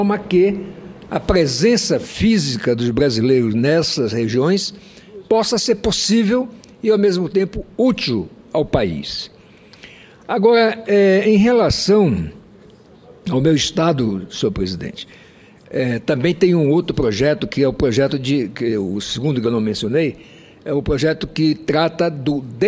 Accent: Roraima, Brazil; E lá no meu estado, que tem fronteira com dois países, a Venezuela e a Guiana, realmente o descaso com as nossas fronteiras pega todos os aspectos.

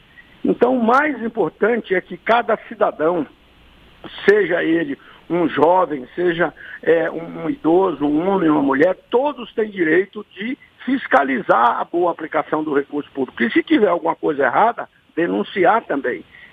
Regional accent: Amazon, Brazil; quem está lá no interior, principalmente eu que sou da Amazônia

